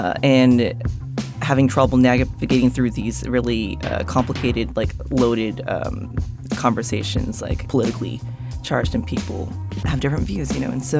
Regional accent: Japan; moved away; growing up in Japan and being like one of the very few like mixed-race people, like white passing people there growing up, it was very homogenous

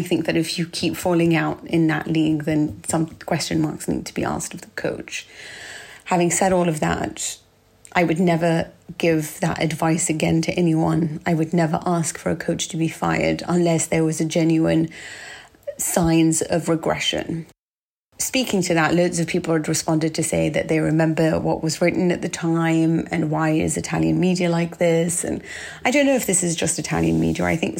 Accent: London, United Kingdom; growing up in London

